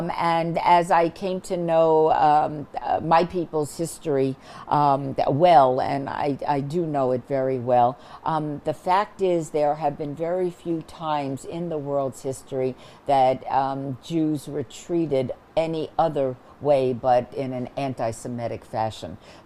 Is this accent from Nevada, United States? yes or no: yes; Las Vegas, Nevada, United States; When I was growing up in Las Vegas, I was very active in the Jewish youth groups.